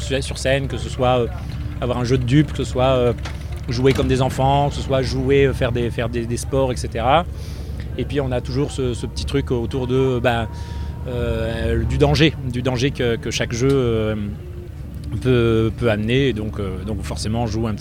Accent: Gap, Provence-Alpes-Côte d'Azur, France; On vient de Gap. On est tous autour de Gap

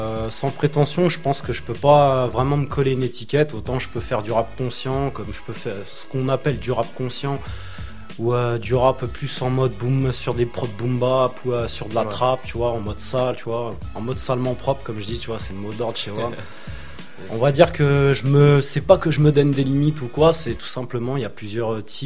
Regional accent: Hauts-de-France, France; now in Paris, France; Alors moi, je suis originaire du 6-0. C'est là où j'ai grandi.

